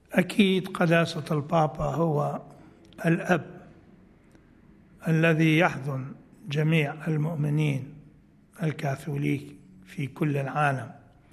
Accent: Iraq; وأنا كعراقي أيضا نشكره من صميم القلب

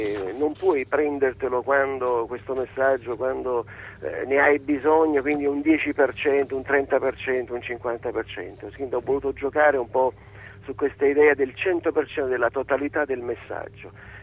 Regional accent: Pozzuoli, Campania, Italy; born there; now in Assisi, Italy; Io sono vivo ad Assisi, anche se sono nato a Pozzuoli, nell'area Flegrea, ma da 16 anni vivo ad Assisi

